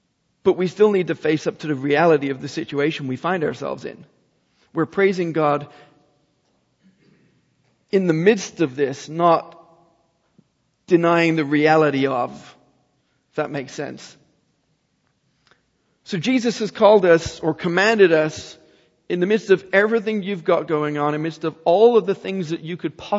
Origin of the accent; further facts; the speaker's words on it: Dublin, Leinster, Ireland; You know, in Dublin, growing up in Ireland, I knew a missionary